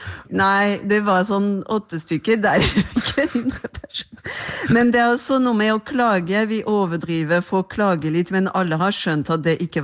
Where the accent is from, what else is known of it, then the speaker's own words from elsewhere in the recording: Marseille, Provence-Alpes-Côte d'Azur, France; Norwegian is a second language; now in Norway; jeg kommer fra Marseille som en ganske fattig havneby som i Sør-Frankrike